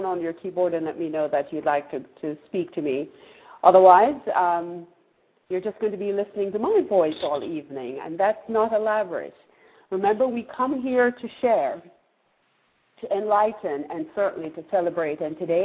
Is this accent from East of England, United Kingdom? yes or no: no; Manchester, North West England, United Kingdom; I'm from Manchester. To me, the hills of Manchester, the feeling of winter